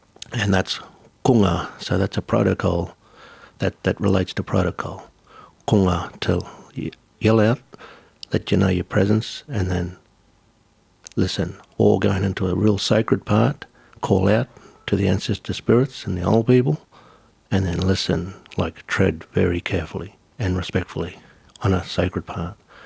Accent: Gold Coast, Queensland, Australia; I'm from the Gold Coast. And my mob, or mobs, is Kumamiri from the Gold Coast. And then in a bigger sense, Yugambeh. That's the Yugambeh people

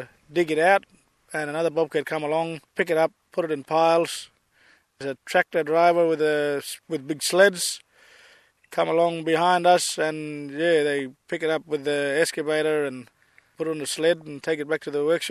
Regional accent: Halls Creek, Western Australia, Australia; I'm from Halls Creek. Yeah, me and my family moved here to Cunnanarive.

